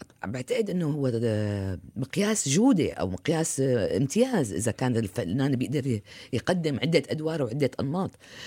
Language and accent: Arabic; Kuwait; also born or lived in Damascus, Syria; أنا ابنة دمشق، ربيت بالكويت، تزوجت بالكويت وخلفت بالكويت، فلا ينفصل هذا عن الآخر.